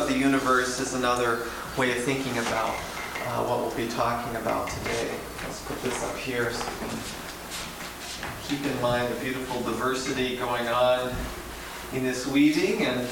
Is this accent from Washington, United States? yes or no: yes; Spokane, Washington, United States; This is where I grew up in Spokane, Washington, the university there.